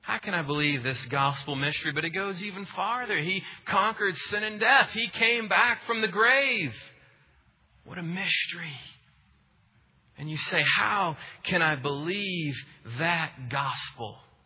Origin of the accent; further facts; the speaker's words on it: Peachtree City, Georgia, United States; My family moved here when I was 3 years old. I grew up on Appleseed Court in Peachtree City, Georgia. It doesn't get more suburban than that.